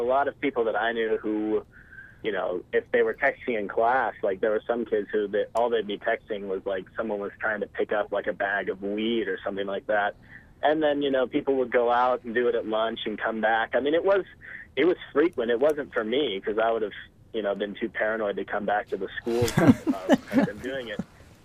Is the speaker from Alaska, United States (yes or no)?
yes; Anchorage, Alaska, United States; now in Arizona, United States; I'm calling from Arizona, but I'm still from Anchorage.